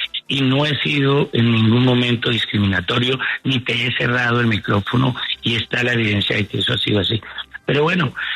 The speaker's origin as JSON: {"language": "Spanish", "region": "Boyacá", "country": "Colombia", "said": "como buen trabajador boyacense que soy"}